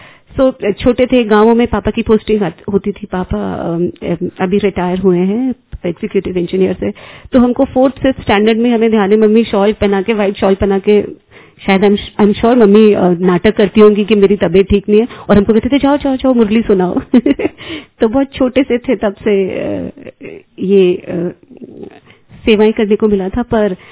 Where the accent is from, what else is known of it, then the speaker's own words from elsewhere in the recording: Mumbai, Maharashtra, India; now in Jaipur, India; हम वैसे तो बॉम्बे से हैं, बॉम्बे लोखंडवाला, और अभी रिसेंटली अभी जयपुर में रहते हैं